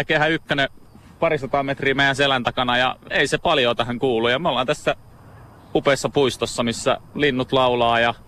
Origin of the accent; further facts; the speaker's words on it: Helsinki, Uusimaa, Finland; now in Vantaa, Finland; asun tuossa Vantaalla. Ikä on kertynyt semmoinen reilu 36 vuotta ja oon syntyisin tästä Malmilta ja viettänyt lapsuuteni tässä puron varrella